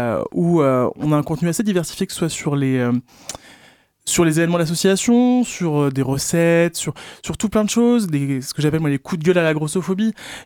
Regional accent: Pays de la Loire, France; Moi, je suis originaire du Nord Sarthe

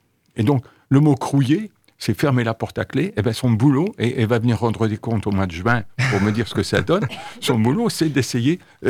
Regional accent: Le Mans, Pays de la Loire, France; born there; Moi, je suis né au Mans. Ma famille était de la campagne

